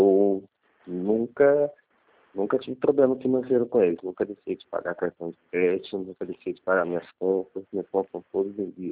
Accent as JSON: {"language": "Portuguese", "town": "São José dos Campos", "region": "São Paulo", "country": "Brazil", "also_born_or_lived": "Taubaté", "said": "Eu sou de São José dos Campos."}